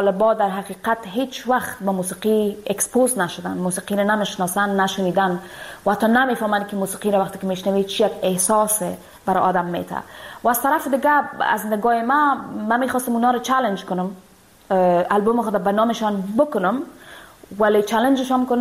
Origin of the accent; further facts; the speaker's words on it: Afghanistan; moved away; دیگه نمیتونم به افغانستان برم، دور از افغانستان هستم،